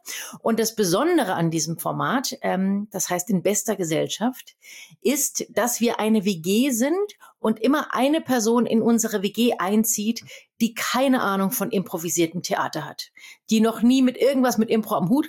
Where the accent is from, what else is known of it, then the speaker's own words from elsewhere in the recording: Thuringia, Germany; ich bin in Meiningen geboren und in der Nähe von Meiningen aufgewachsen.